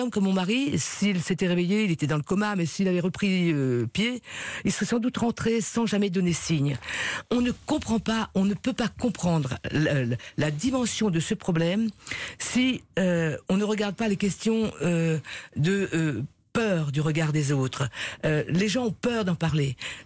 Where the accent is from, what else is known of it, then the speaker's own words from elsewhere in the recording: Réunion, France; je viens de l'île de la Réunion, il y a beaucoup de violence chez nous.